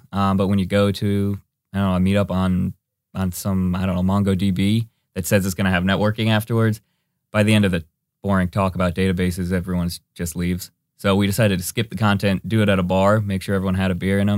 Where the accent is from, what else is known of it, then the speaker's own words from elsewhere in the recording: Midwest, United States; moved away as an adult; also born or lived in New York / Chicago; now in Los Angeles, United States; I guess probably the most relevant thing I can say is that I moved here from the Midwest to Los Angeles to go to college.